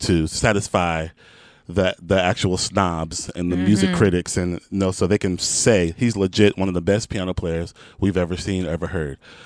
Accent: Houston, Texas, United States; I'm from Houston. I knew

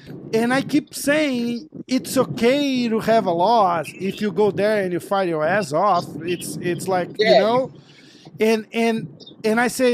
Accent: Brazil; we're from Brazil, so we know

